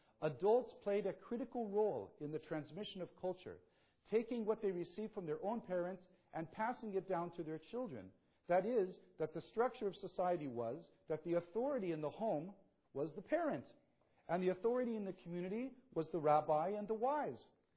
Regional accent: Iraq; And when I grew up in Iraq, said, all of us learned this way.

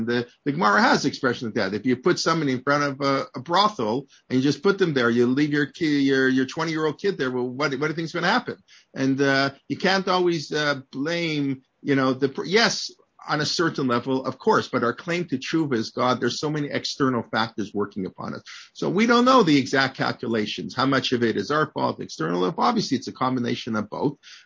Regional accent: Canada; born there; I was born in North America. Okay, I was born in Canada, but America, and in the 20th century

